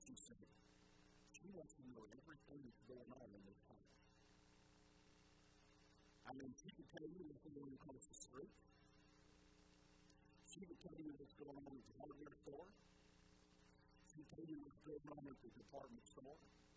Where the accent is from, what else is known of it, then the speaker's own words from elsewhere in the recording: Savannah, Georgia, United States; We didn't have a huge porch in the house that I grew up in Savannah, but when I was a boy